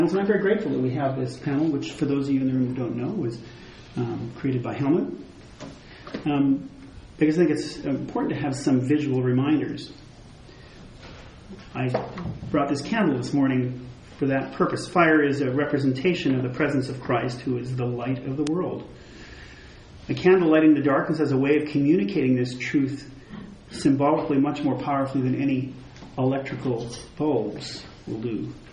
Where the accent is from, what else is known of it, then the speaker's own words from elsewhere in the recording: Vauxhall, Alberta, Canada; The church in which I grew up in Vauxhall, Alberta, was completely bare inside